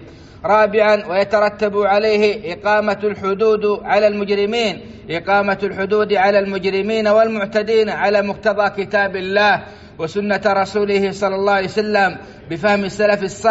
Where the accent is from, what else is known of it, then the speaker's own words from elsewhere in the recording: Saudi Arabia; بلادنا السعودية